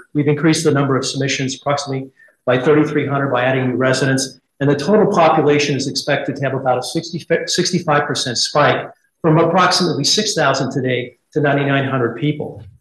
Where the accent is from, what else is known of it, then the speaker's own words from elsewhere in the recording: Blaine, United States; I'm from Blaine, a resident here.